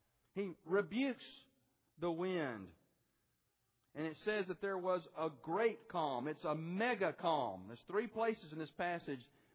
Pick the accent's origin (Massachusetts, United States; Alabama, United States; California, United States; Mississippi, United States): Alabama, United States; Birmingham; when I was growing up in Birmingham, Alabama, if you wanted to go to the beach, if you wanted to see waves, you basically had three options